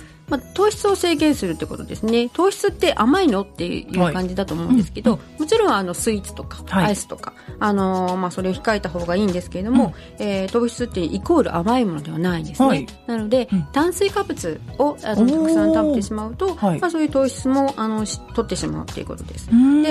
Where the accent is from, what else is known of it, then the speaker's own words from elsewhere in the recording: Tokyo, Japan; born there; now in Kawasaki, Japan; 。東京生まれで、川崎の方に引っ越してきて15年に、ぐらいになりますけれども